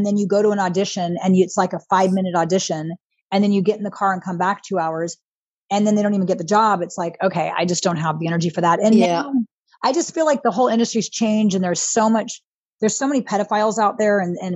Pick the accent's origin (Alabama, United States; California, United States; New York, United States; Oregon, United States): California, United States; I think I'm one of the few people that was born and raised and grew up right here in Orange County.